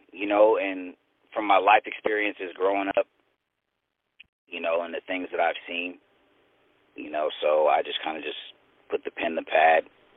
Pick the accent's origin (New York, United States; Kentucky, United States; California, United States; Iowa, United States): California, United States; Marin City; also born or lived in Richmond, California; I'm originally from Marin City, but I spent a lot of time in Richmond, California, too. So I went to high school out there.